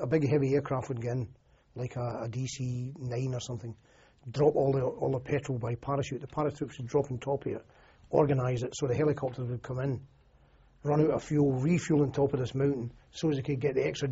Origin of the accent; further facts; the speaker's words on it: United Kingdom; you're sitting there as a Brit